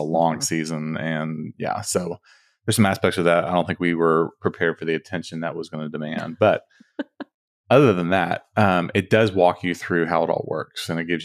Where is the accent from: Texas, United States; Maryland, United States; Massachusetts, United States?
Texas, United States; You know, we're from Texas, from DFW area.